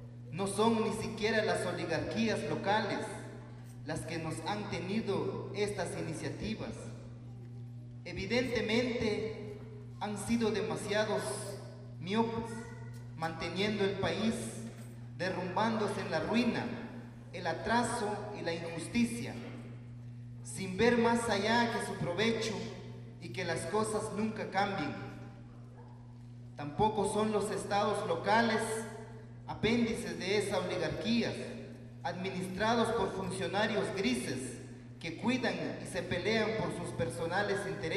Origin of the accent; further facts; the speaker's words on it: Guatemala; Es importante empezar a abordar temas interesantes para nuestra Guatemala.